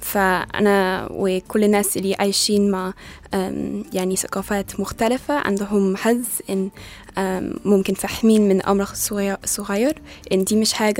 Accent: England, United Kingdom; Arabic is a second language; فمامتي إنجليزية وباباي فرنسي وأنا عشت كبرت في إنجلترا ولكن كل الصيف أنا سافرت لفرنسا عشان أزور جدتي وجدي فكبرت في ثقافتين. وأعتقد في البداية كان صعب أن أنا أتعلم لغتين في نفس الوقت ودائما في بلدين

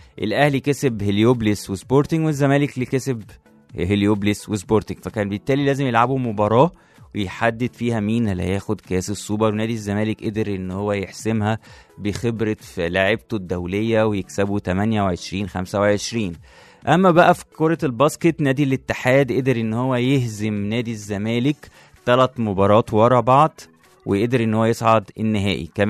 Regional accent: Egypt

